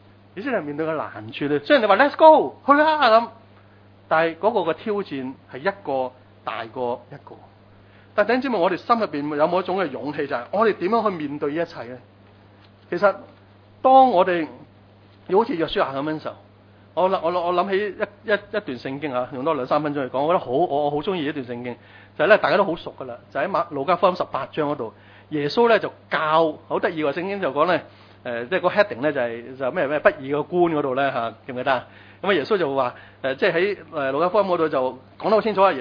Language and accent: Cantonese; Hong Kong; 我們香港人真的很多很勞氣啊！